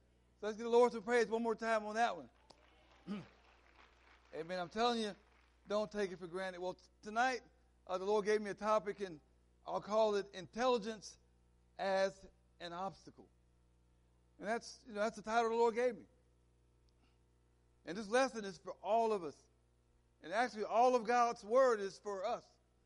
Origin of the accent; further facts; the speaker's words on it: Dallas, Texas, United States; now in Hopewell, United States; I am, in fact, living in Hopewell, Virginia, but I'm originally from Dallas, Texas, amen? The great state of Texas, where everything is bigger.